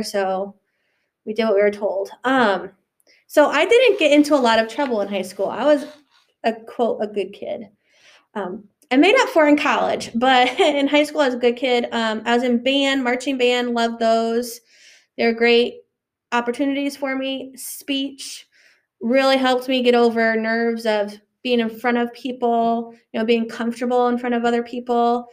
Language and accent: English; Manchester, Iowa, United States; I'm from Manchester, Iowa, so about an hour and a half east, right down on Highway 20. Graduated from West Delaware in 2002. My parents still live in the same house I was born in.